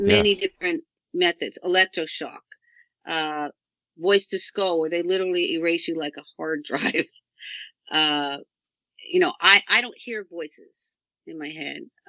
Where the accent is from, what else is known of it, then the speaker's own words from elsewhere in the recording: North Miami Beach, Florida, United States; I was raised in Ives Estates, North Miami Beach. I lived off of Ivesbury Road, and I went to Mady Ives Elementary.